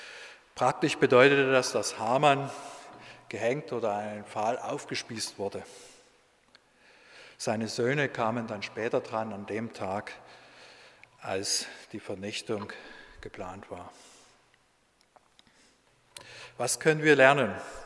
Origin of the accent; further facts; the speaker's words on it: Germany; kann ich als Deutscher da nur sagen